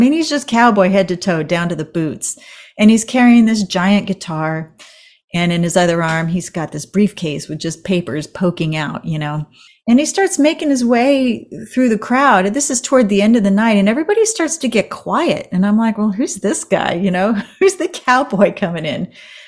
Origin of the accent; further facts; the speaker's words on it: Florida, United States; born there; You know, I was born in Florida and it's all about the Seminoles, you know, down there.